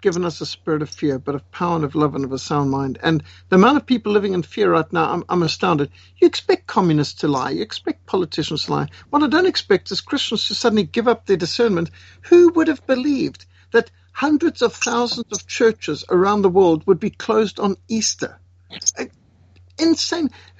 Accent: Zimbabwe; I was brought up in Rhodesia where we would test regularly for bilharzia

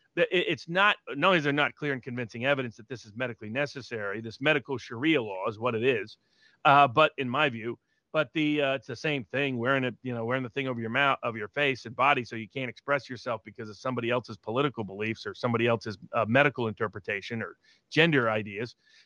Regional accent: Tennessee, United States; Particularly, it appears in my home state origin state, Tennessee, they're considering it in Nashville.

